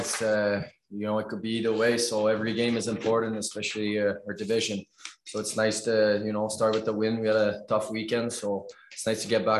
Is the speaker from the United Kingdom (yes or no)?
yes; England, United Kingdom; English is a second language; I know it's sometimes hard as an English guy to come in with a lot of French guy